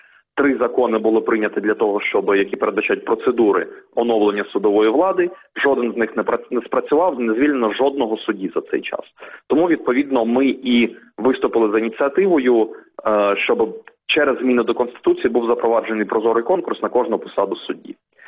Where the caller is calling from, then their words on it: Kyiv, Ukraine; я з Києва.